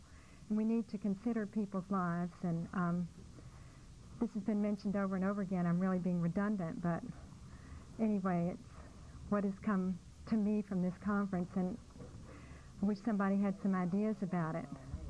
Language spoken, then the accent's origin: English; Austin, Texas, United States; I'm from Austin